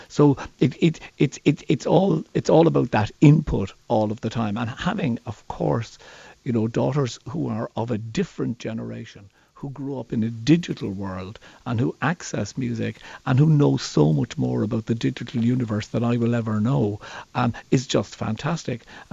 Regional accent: Ireland; a brilliant natural resource of imagination, which is manifest in us as Irish people

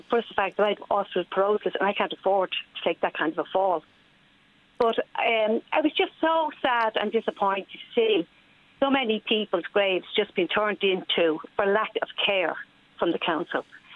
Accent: Dún Laoghaire, Leinster, Ireland; Yes, I was sad to say. Because you'd actually be embarrassed if you go near Jean's Grange.

